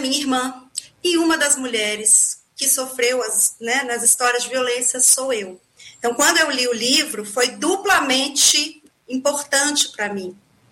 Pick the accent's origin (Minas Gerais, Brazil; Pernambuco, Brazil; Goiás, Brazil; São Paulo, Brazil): Minas Gerais, Brazil; Eu sou de Minas, mas eu já tenho direito à dupla cidadania, viu?